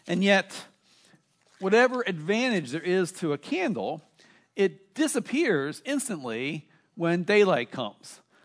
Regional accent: Maryland, United States; Now, the church that I grew up in Maryland, was filled with symbols.

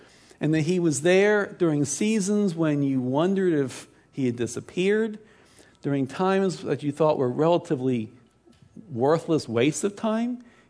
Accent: Baltimore, Maryland, United States; When I was growing up in Baltimore, I went to a Lutheran church

